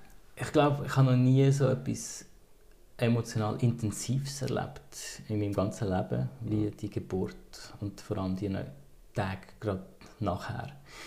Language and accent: German; Lucerne, Switzerland; now in Basel, Switzerland; Ich komme ursprünglich aus Luzern. Wohne aber seit 4 Jahren jetzt hier in Basel mit meiner Frau und unserem neugeborenen Mädchen, der Jana.